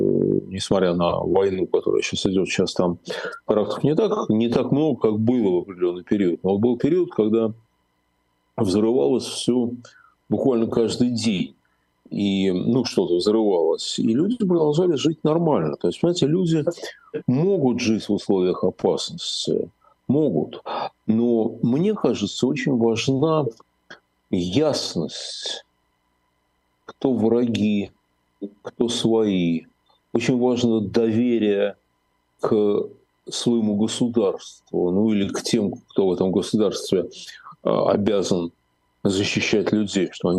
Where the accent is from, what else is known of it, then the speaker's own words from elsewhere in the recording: Moscow, Russia; я москвич